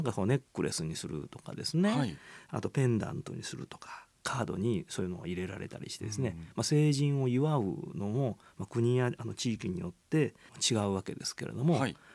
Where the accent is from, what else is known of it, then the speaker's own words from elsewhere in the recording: Nara, Japan; で、私のふるさとの奈良県ではですね